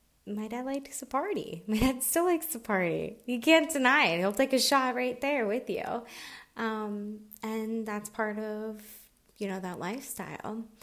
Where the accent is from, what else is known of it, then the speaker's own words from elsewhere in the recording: Pennsylvania, United States; So my mom, she stayed back in Pennsylvania. I'm from Pennsylvania near Pittsburgh with me and my grandmother and my aunt.